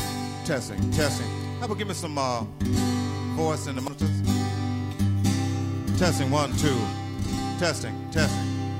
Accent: Piedmont (Southeastern US), United States; We hail from the Piedmont area of the United States, which mothered one of the styles of blues.

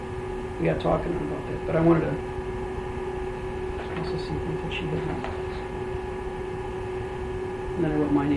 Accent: Chicago, Illinois, United States; also born or lived in Indiana; I was raised in Chicago, and I went to school in Indiana, the Bloomington.

